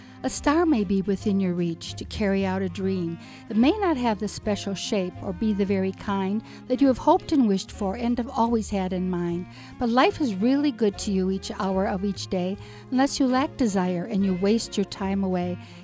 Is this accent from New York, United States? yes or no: no; Tucson, Arizona, United States; I'm from Tucson, Arizona.